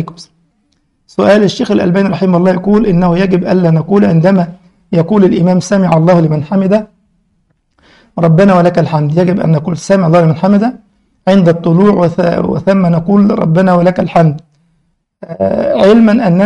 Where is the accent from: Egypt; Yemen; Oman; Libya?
Egypt; وطبعا المملكه كلها على قراءه حفص زي عندنا في مصر